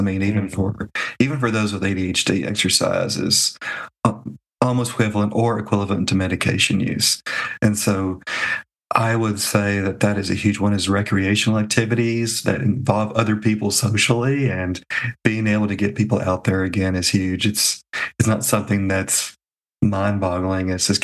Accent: Tennessee, United States; now in Canada; I'm originally from the States as well, Adam, not Florida, but Tennessee.

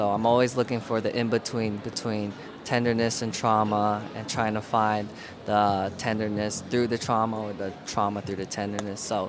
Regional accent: United States; a few years later they immigrated to the States where they had me. And so I grew up in the States

